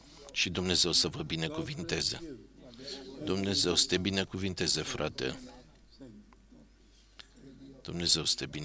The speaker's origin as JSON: {"language": "Romanian", "country": "Pakistan", "said": "Eu vin din Pakistan."}